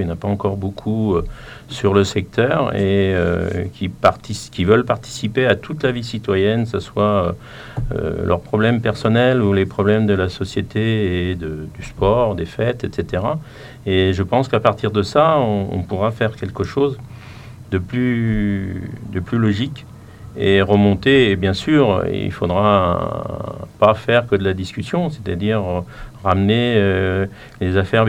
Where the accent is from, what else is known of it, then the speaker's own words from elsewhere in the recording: Amberre, Nouvelle-Aquitaine, France; born there; j'ai 68 ans. Je suis retraité agricole. Je suis né à Ambert, dans la Vienne, à côté de Mirbeau. J'habite à Ambert aussi.